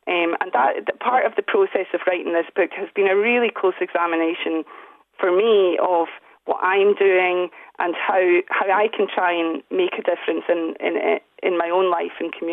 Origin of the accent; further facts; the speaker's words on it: Scotland, United Kingdom; accent: Scottish; So I grew up in Scotland, you'll hear from the accent, and we were only a few miles from this oil refinery.